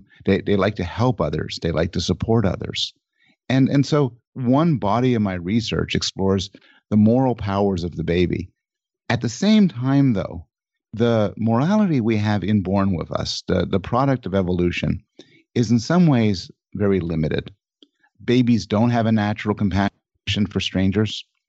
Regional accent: Montreal, Quebec, Canada; born there; I'm Canadian, born in Montreal.

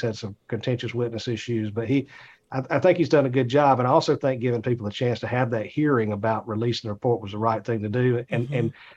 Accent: Atlanta, Georgia, United States; I'm from Atlanta.

